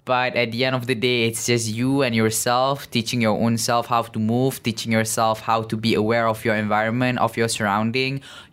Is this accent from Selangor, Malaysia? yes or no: yes; Bangi, Selangor, Malaysia; So he brought me to the first meetup in my hometown, Bangi.